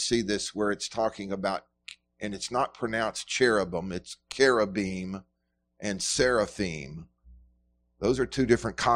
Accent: United States; I also have certain weaknesses because I'm an American, born in the middle 20th century and first part of the 21st century.

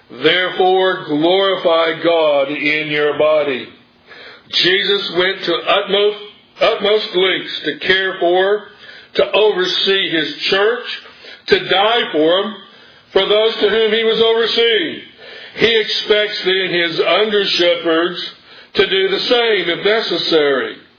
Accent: Georgia, United States; now in Texas, United States; I flat done learned something when I moved to Texas from Georgia. I found out that I'm a dude.

